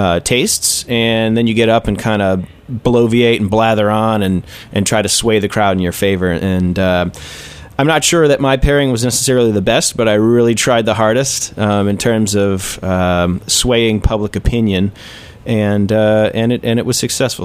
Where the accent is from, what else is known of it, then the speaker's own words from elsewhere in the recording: Chicago, Illinois, United States; I'm from Chicago, and I'm a huge fan of sours